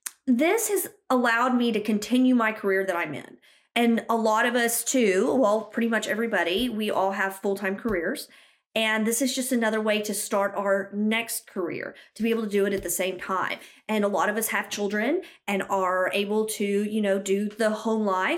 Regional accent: Del Rio, Texas, United States; I was here full-time job in Del Rio. This is my hometown.

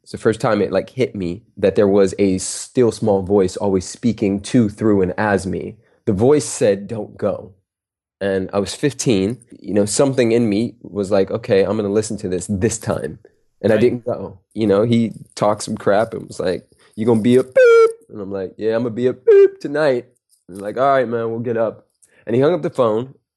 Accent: Harbor City, California, United States; also born or lived in Compton; I was born in Compton, raised in Harbor City, California, which is a suburb, you know, in the south of Los Angeles.

